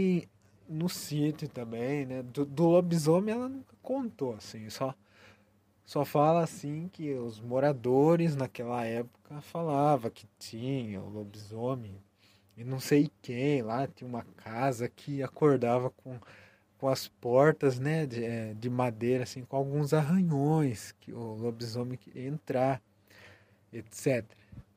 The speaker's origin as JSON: {"language": "Portuguese", "town": "Sorocaba", "region": "São Paulo", "country": "Brazil", "tie": "born there", "said": "Eu nunca morei no sítio. Eu nasci em Sorocaba, na cidade"}